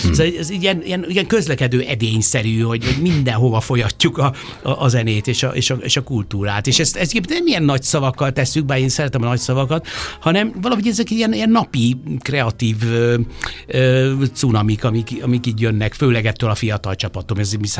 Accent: Budapest, Hungary; ilyen ős budapesti gyerek vagyok

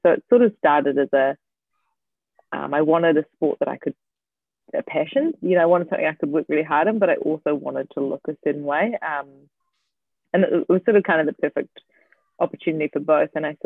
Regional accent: Christchurch, Canterbury, New Zealand; also born or lived in Dunedin; now in Brisbane, Australia; So I am originally from Christchurch and went to uni in Dunedin. So I'm very accustomed to the cold.

